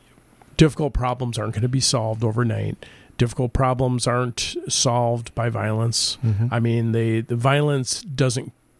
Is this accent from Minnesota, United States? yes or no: no; North Carolina, United States; born there; I was born in North Carolina in 1963.